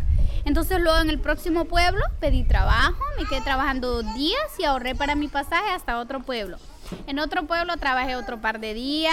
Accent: Honduras; soy hondureña.

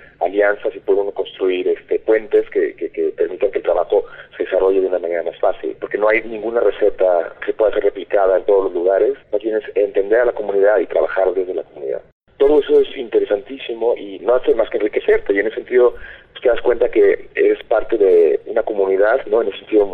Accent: Mexico; soy mexicano

